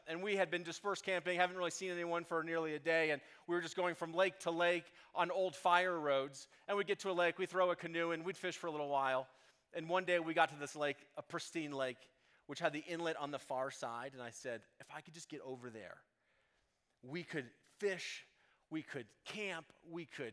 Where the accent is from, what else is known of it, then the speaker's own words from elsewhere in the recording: Boulder, Colorado, United States; I grew up in Boulder, Colorado. I lived outside.